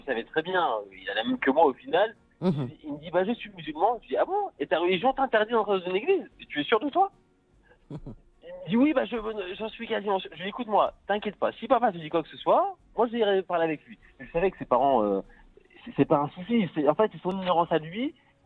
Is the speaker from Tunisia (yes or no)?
yes; Tunisia; Je suis tunisien-algérien.